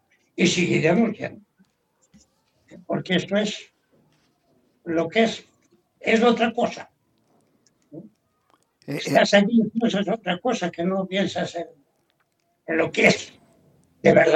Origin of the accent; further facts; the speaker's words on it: Sabinillas, Andalusia, Spain; Y somos casi vecinos, de Sabenillas, y están en Málaga.